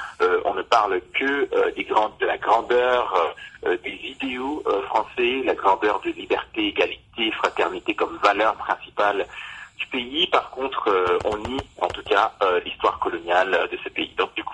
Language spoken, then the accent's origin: French; Haiti; now in France; Et à Lyon, quand je disais à certains de mes camarades de classe que je venais d'Haïti